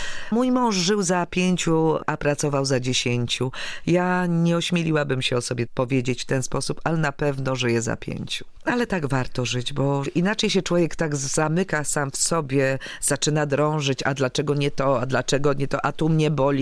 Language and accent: Polish; Podlaskie Voivodeship, Poland; Ale to Podlasie mnie tego nauczyło. Ja się wychowywałam w domu, w którym wszyscy się znali